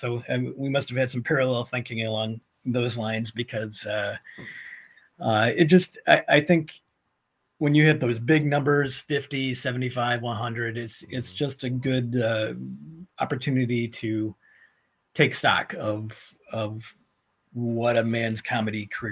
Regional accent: Peoria, Illinois, United States; I'm from Peoria, Illinois, originally, which is not a bad place for comedy people to come from.

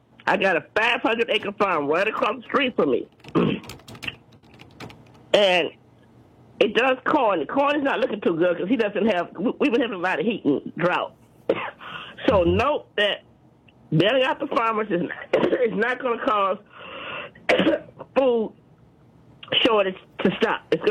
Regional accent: Pembroke Township, Illinois, United States; Hey, actually, I'm from Pembroke Township, which is 60 miles south of Chicago.

